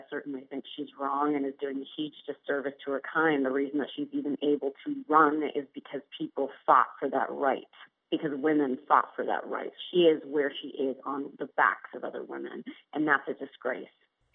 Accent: Italy; now in United States; I came from another country. I came from Italy. I grew up in a commune. So I grew up behind closed walls. And then I came to America, and I have 7 brothers and sisters.

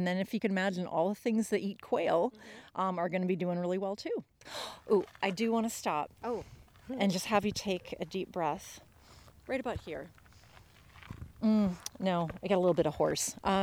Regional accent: Minnesota, United States; moved away as an adult; I moved here 20 years ago from Minnesota

